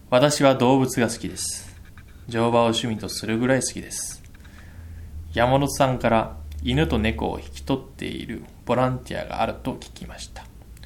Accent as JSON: {"language": "Japanese", "region": "Tokyo", "country": "Japan", "tie": "born or raised there", "moved": "as an adult", "lives_now": "Hamamatsu, Japan", "said": "私は東京で育ったのですが、仕事の理由と祖父母の様子を見るために浜松で一人暮らしを約1年10ヶ月前から始めました。"}